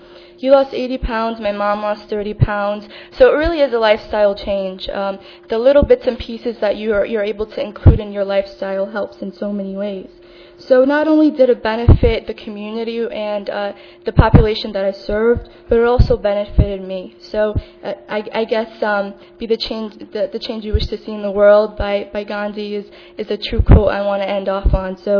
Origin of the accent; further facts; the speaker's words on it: Connecticut, United States; I'm actually from Connecticut.